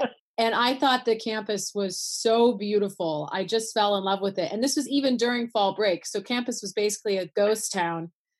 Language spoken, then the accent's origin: English; California, United States; the coaches were concerned that because I'm from Southern California, they wanted to make sure that I was prepared